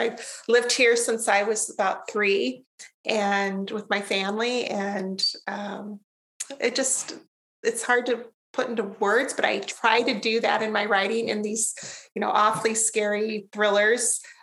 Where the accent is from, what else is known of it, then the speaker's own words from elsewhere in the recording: Iowa, United States; We take a trip out of Iowa, although there's some basis in Iowa, so I'm not neglecting my home state entirely